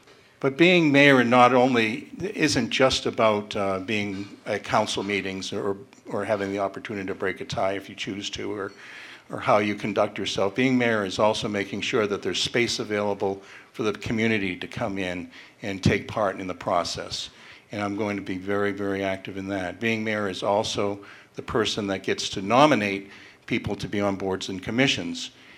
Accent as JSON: {"language": "English", "town": "Portland", "region": "Maine", "country": "United States", "tie": "born there", "said": "I was born in Portland, Maine."}